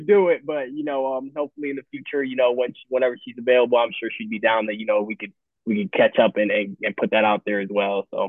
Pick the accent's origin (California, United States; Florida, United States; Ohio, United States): Florida, United States; Daytona Beach; If you don't know, I'm from Daytona Beach, Florida. He's from the land. We went to the same high school.